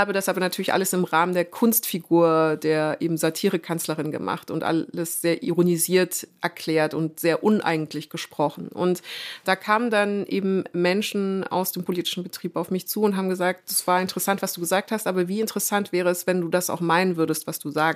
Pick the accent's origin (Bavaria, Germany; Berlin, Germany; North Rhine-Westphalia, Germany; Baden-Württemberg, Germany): Bavaria, Germany; Munich; born there; Und ich bin gebürtige Münchnerin.